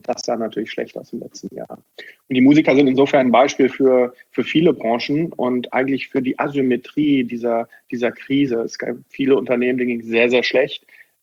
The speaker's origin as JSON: {"language": "German", "town": "Bochum", "region": "North Rhine-Westphalia", "country": "Germany", "tie": "born or raised there", "said": "ich bin gebürtiger Bochumer, bin im Augusta Krankenhaus in Bochum geboren"}